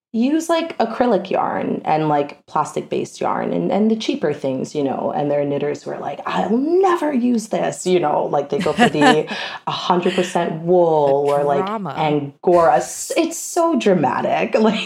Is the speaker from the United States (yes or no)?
yes; Brooklyn, New York, United States; I'm born and raised in Brooklyn. I went to Midwood High School.